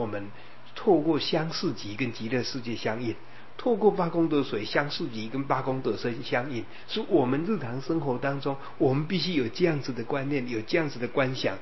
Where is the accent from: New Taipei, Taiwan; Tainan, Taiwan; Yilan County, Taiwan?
Yilan County, Taiwan; Jiaoxi; 就是礁溪乡的大礁溪，现在礁溪火车站那个叫小礁溪，那只是一条小溪流而已，是在我的家乡的那一条叫大礁溪，那一条是大的。